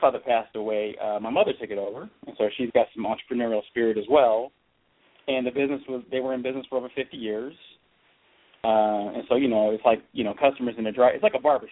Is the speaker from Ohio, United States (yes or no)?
yes; Cincinnati, Ohio, United States; So, about me, originally I am from Cincinnati, Ohio. I come from a family of entrepreneurs.